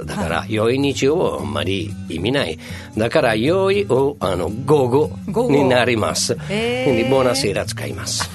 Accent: Tuscany, Italy; Japanese is a second language; 今言ったことはトスカーナ、私のふるさとで使う言葉

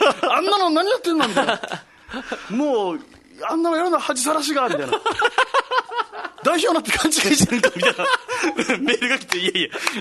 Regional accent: Okayama, Japan; 俺マジで小さい時、あの岡山にいる時にジョディパスタが大好きだったんですよ。

